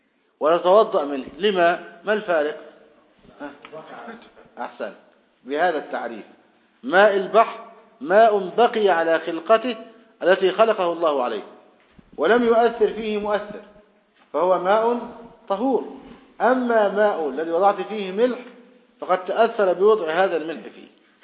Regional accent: Saudi Arabia; منوش موجود عندنا في السعودية

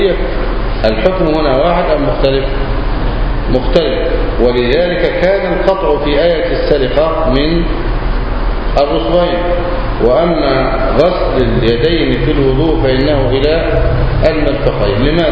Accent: Egypt; المشتهر عندنا في مصر

